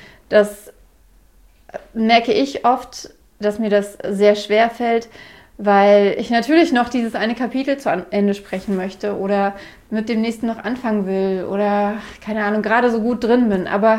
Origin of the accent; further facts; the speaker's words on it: Berlin, Germany; Ich war mir als Berlinerin komplett bewusst, dass ich Enten verschlucke, dass ich Worte auf eine bestimmte Art und Weise betone.